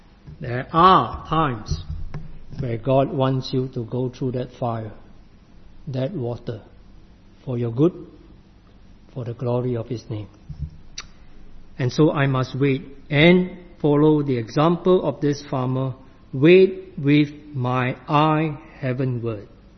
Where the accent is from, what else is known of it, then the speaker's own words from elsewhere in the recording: Singapore; in my home country, Singapore, we still have this freedom of worship and to choose what we believe.